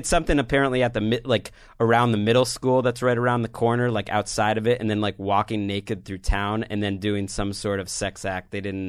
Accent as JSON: {"language": "English", "region": "Massachusetts", "country": "United States", "tie": "born or raised there", "said": "my family … that I grew up with in Massachusetts, were very, like, wholesome"}